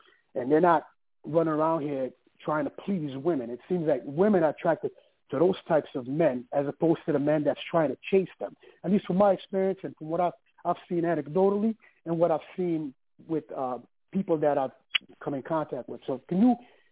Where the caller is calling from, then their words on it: San Diego, California, United States; I'm calling from San Diego.